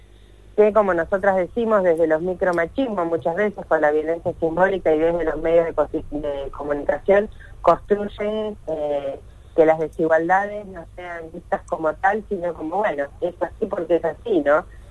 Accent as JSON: {"language": "Spanish", "region": "Buenos Aires Province", "country": "Argentina", "said": "Yo soy bonaerense, soy del conurbano"}